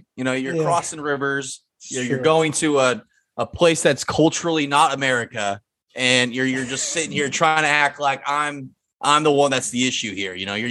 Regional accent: Fredericksburg, Texas, United States; not too far from where Stephen and I grew up over in Fredericksburg.

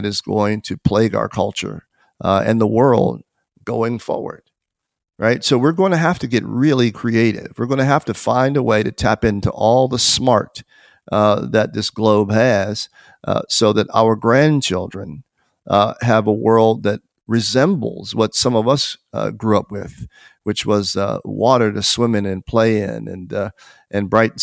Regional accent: United States; I'm an American citizen, formerly wore the uniform of the country, very proud of that.

